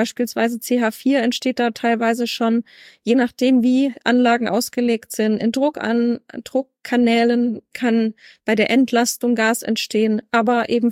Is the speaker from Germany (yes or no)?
yes; Berlin, Germany; ich komme ja persönlich aus Berlin.